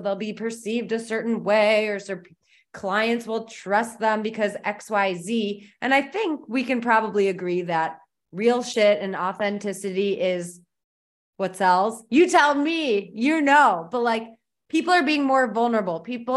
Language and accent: English; Michigan, United States; I'm from Michigan. I know what a beaver is.